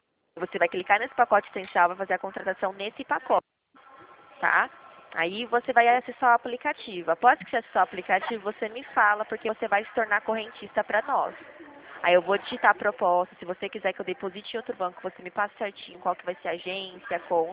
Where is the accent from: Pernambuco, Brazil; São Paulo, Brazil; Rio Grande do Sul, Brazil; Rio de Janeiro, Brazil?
São Paulo, Brazil; Dracena; eu sou daqui de Dracena, bem mais do interior mesmo de São Paulo